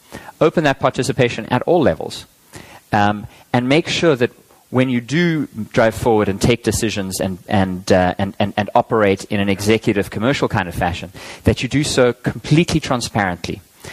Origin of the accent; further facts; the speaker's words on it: South Africa; I'm South African, and it happens to be that this project is from South Africa